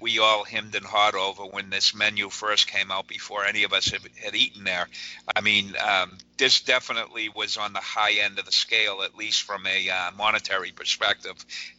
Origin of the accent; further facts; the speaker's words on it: New England, United States; And we're both from New England up here, and you know how we are with our seafood.